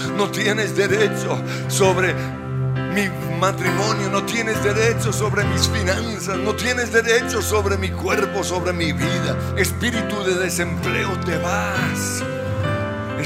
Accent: Colombia; Toda queja, toda murmuración en los labios nuestros como colombianos

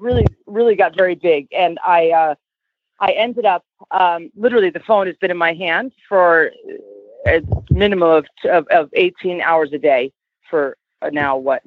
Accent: East Hampton, New York, United States; I grew up riding. I grew up in Long Island in East Hampton.

